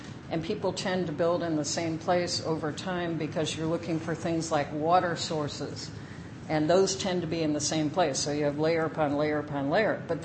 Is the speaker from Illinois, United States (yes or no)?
yes; Champaign-Urbana, Illinois, United States; it's set in my hometown of Champaign-Urbana, Illinois, in the 1920s.